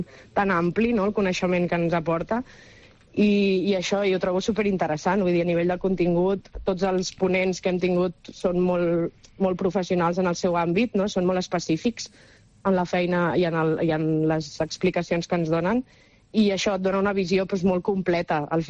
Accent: Marata, Catalonia, Spain; en el meu poble, concretament, a Marata

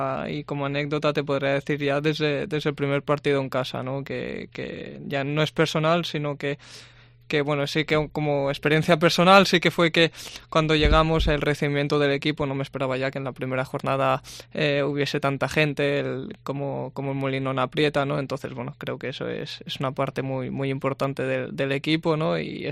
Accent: La Seu d'Urgell, Catalonia, Spain; also born or lived in Lleida / Girona; me fui a la Seu d'Urgell. Y nada, pasé ahí pues hasta 16 años que bueno, me fui a Lleida otra vez para seguir mi carrera, ¿no? Y de ahí estuve un año en Lleida y ya fui a Girona.

